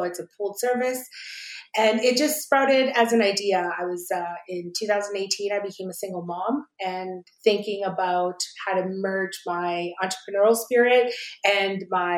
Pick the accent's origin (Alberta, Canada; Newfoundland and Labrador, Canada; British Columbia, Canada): Alberta, Canada; Edmonton; also born or lived in El Salvador; So I'm originally from El Salvador. That's in Central America, the smallest country. And I came to Canada as a child refugee when I was only 7 years old. So I grew up in Edmonton